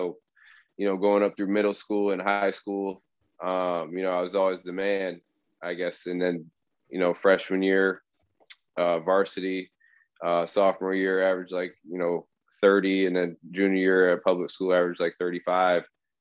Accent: Bay City, Michigan, United States; I was born in Bay City, Michigan, grew up playing the game, loving the game.

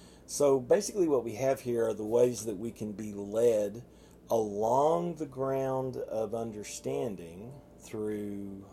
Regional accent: Waxahachie, Texas, United States; I know growing up in Waxahachie, one of the things that was fascinating to me

